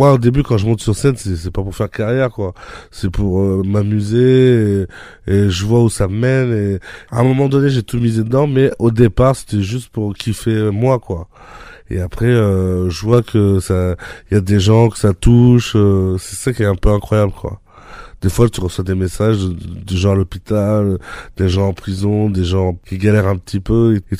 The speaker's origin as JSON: {"language": "French", "town": "Limoges", "region": "Nouvelle-Aquitaine", "country": "France", "lives_now": "Paris, France", "said": "comme je viens de Limoges, c'est un peu dur de rêver d'être artiste quand on est là-bas, parce qu'il y a moins d'opportunités."}